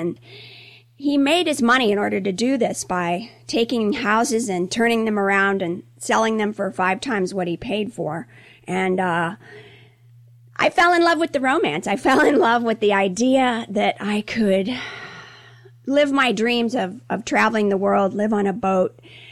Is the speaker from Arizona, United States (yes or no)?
no; St. Petersburg, Florida, United States; I'm from St. Pete, Florida.